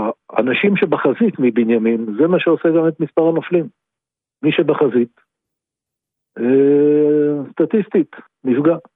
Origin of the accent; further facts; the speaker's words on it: Neve Tsuf, West Bank, Palestine; אני מנווה צוף